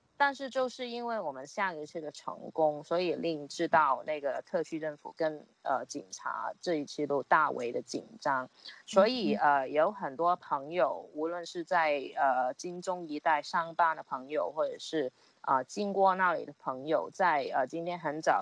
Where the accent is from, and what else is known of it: Hong Kong